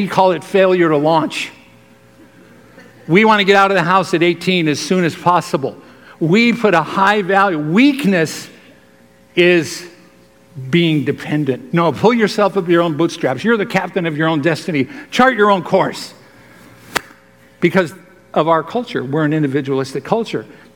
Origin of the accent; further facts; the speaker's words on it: United States; because that's my right as an American